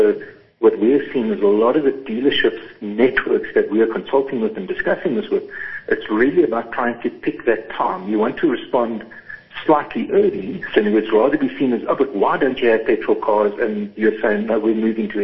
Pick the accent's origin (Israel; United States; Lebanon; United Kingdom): United Kingdom; I grew up in East London, in the Cambridge area, and there was a little mobile filling station there.